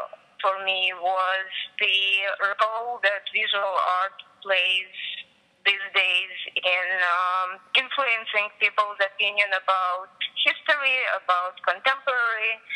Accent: Latvia; now in United States; Originally, I'm from Latvia.

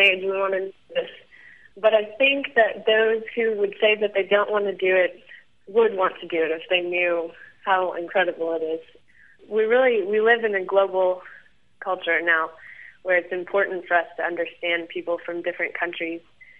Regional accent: Louisville, North Carolina, United States; now in Varanasi, Indiana, United States; I'm from Louisville, North Carolina, which is a pretty small town, and in India, right now I'm living in Varanasi

